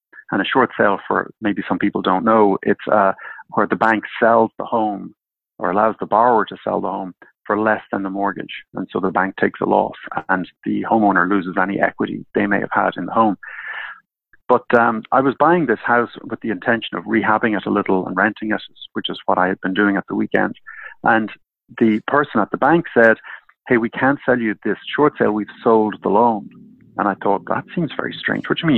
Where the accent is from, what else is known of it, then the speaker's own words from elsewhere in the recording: Ireland; but in Europe, I'm actually from Ireland.